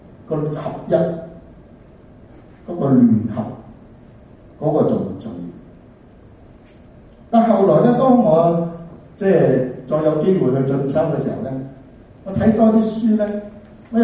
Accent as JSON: {"language": "Cantonese", "country": "Macau", "tie": "born or raised there", "said": "我喺澳門出生嘅，喺澳門長大。我好細個翻基督教嘅教會。"}